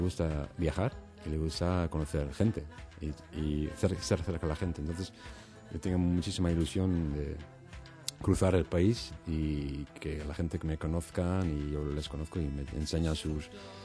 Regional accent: Netherlands; Spanish is a second language; now in Spain; yo como fuera soy holandés

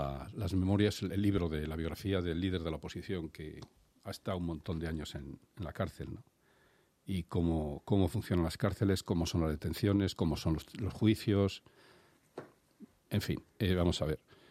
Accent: Spain; lo que más me ha preocupado como español

